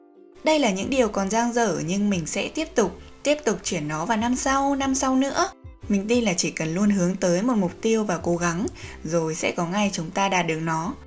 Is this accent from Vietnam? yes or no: yes; Hanoi, Vietnam; Mình sinh ra và lớn lên tại Hà Nội nên mình thực sự chưa trải qua cảm giác xa nhà cả năm